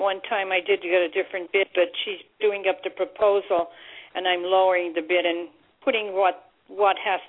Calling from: Pennsylvania, United States; I'm calling from Pennsylvania.

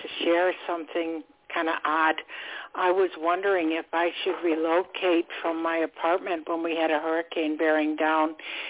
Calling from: Florida, United States; I'm calling from Florida

